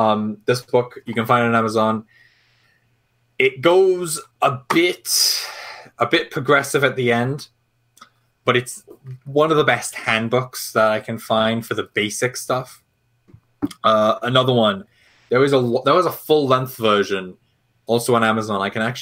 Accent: Ireland; I obviously, again, I'm Irish.

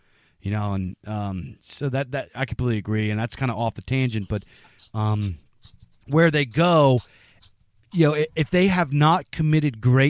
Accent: Pennsylvania, United States; being an older millennial, growing up in the Rust Belt, growing up in rural PA, I've lost a lot of friends.

